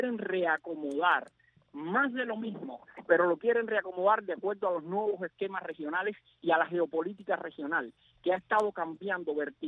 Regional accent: Cuba; cada uno de nosotros como ciudadanos cubanos

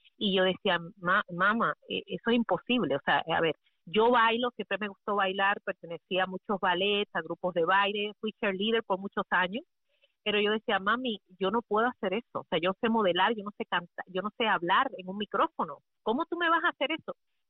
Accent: Madrid, Community of Madrid, Spain; born there; Yo nací en Madrid, España. Soy producto de un soldado militar, veterano y médico que fue a estudiar medicina a España, que se enamoró de una española andaluza.

